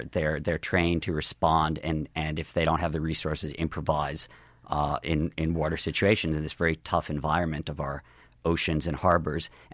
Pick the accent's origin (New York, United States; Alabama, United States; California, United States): New York, United States; Most people, I grew up in New York, and most people don't understand it's 80% of the city is disconnected from the mainland.